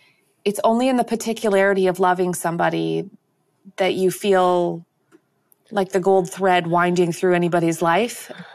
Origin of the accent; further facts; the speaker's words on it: Canada; The truth is, as a Canadian, I thought he was a real person.